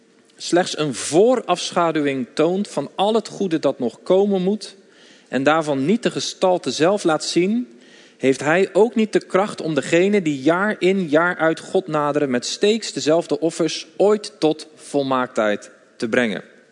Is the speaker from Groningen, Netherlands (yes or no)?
no; Dordrecht, South Holland, Netherlands; Ik kom uit Dordrecht.